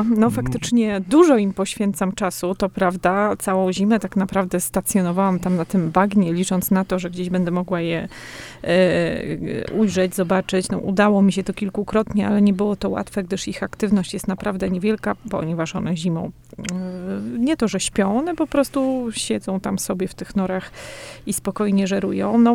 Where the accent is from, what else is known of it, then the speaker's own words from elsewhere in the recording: Podlaskie Voivodeship, Poland; bo ja pochodzę z Podlasia, tam w tych rejonach zawsze podpatrywałam